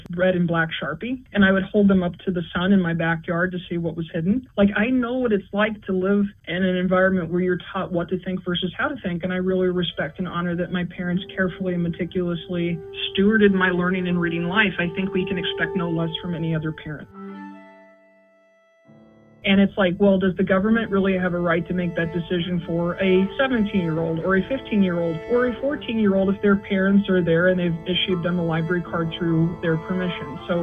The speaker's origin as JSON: {"language": "English", "country": "United States", "said": "Because as an American, I can tell you, we don't like being told how to raise our children."}